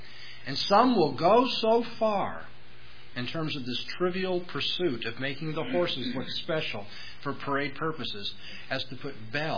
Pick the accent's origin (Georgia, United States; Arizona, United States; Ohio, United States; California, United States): California, United States; Now, I come from Southern California, from an urban area.